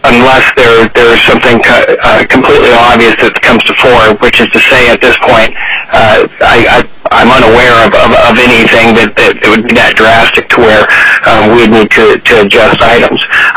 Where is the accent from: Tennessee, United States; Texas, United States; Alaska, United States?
Alaska, United States; Fairbanks; from Fairbanks.